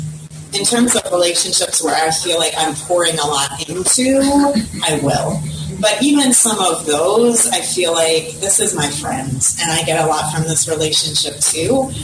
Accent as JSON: {"language": "English", "country": "United States", "lives_now": "Czechia", "said": "But being an American is definitely probably even a draw."}